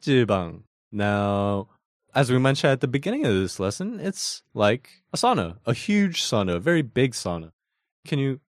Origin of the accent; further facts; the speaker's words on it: United States; Actually, I don't go to 목욕탕 because, I don't know, I grew up in America.